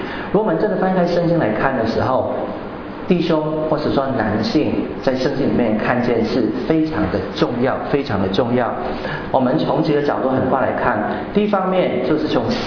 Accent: Hong Kong; moved away as an adult; also born or lived in Philippines; now in Taiwan; 大家应该听得出来我的口音有一点点的那个好像特别，我是在香港长大，然后我到菲律宾读大学，读完大学过来这边工作，后来就是神感动神呼召，我就放弃我的工作就出来读神学，所以来台湾已经三十多年哦，来这边已经拿了台湾的身份证，

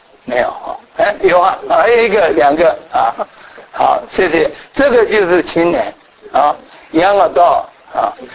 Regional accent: Taiwan; now in United States; 本来我们是从台湾来的

